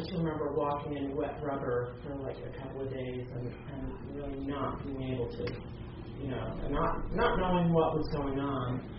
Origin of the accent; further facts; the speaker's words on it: Litchfield, Connecticut, United States; born there; So I'm an alcoholic, and I was born in Litchfield, Connecticut.